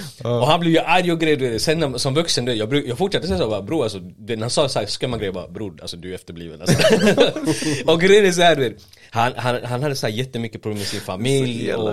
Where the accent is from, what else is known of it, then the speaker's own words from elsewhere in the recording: Chile; Ja, men du, vi är chilenare.